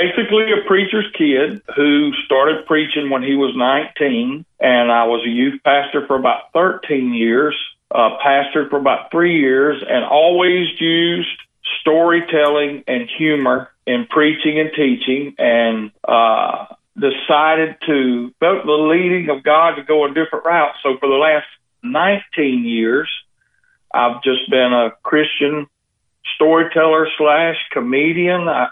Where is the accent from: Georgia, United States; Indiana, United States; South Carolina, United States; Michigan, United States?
Georgia, United States; Columbus; now in Alabaster, United States; I'm from LA, lower Alabama, and, you know, or sometimes I tell people I'm from the Middle East, Alabama. But I live in Alabaster, Alabama. Was born and raised in Columbus, Georgia